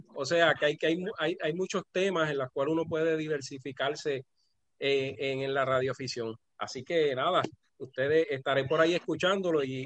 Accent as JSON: {"language": "Spanish", "town": "Ponce", "country": "Puerto Rico", "said": "yo soy de Ponce."}